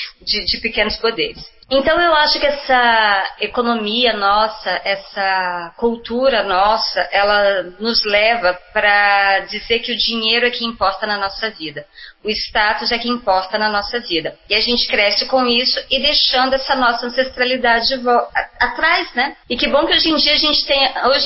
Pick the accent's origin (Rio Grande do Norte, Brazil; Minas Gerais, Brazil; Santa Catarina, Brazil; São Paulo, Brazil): Minas Gerais, Brazil; Sendo eu mineira, qual era o lugar dessa criança?